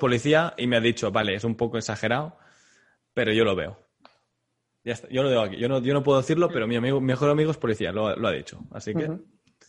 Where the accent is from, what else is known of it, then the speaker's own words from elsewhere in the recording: Catalonia, Spain; Y el final, que como catalán puedo hablar del final, ¿no?